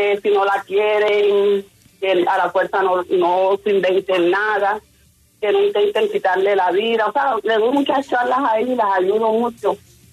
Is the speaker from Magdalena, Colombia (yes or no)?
no; Barranquilla, Atlántico, Colombia; now in Cartagena, Colombia; yo vivo aquí en Cartagena, yo soy barranquillera.